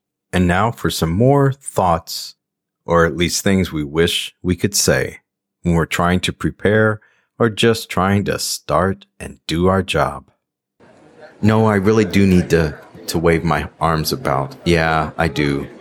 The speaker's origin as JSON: {"language": "English", "country": "United States", "accent": "American", "said": "Yeah, I'm from the U.S. Oh, no, it's okay. It's okay. It's fine. I know. Yeah, my accent. Yeah. Uh-huh. Yeah. American. No, I live here in Europe."}